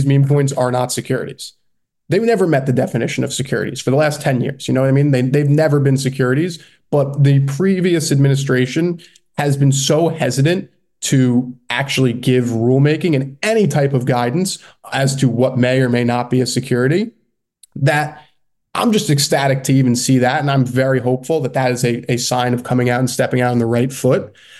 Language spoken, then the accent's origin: English; United States; what makes this country great is that we can all agree that we are American and we are one people.